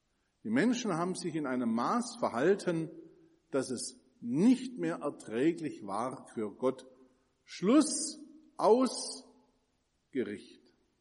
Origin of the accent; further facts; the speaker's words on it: Kirchheim, Germany; Also wo ist meine Heimat? In Kirchheim. Und wo ist meine Heimat in Kirchheim? Auf dem Schafhof.